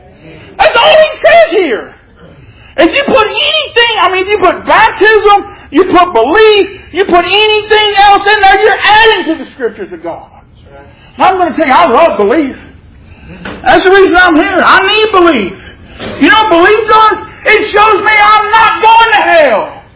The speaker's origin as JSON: {"language": "English", "region": "Louisiana", "country": "United States", "said": "And I'm going to tell you, I'm from Louisiana. Whenever the Saints won the Super Bowl, she was, woo, woo, woo, woo."}